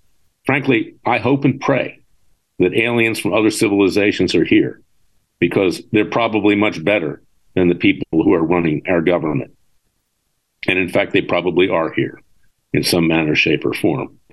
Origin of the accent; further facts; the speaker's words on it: Florida, United States; And I think he's done an excellent job in my home state of Florida.